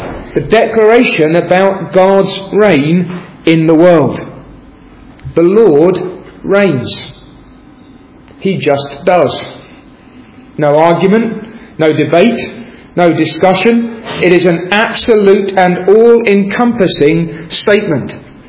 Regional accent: United Kingdom; Because we're British, some of us

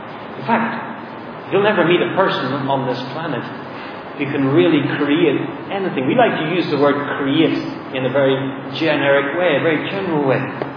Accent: Ireland; Well, I'm Irish.

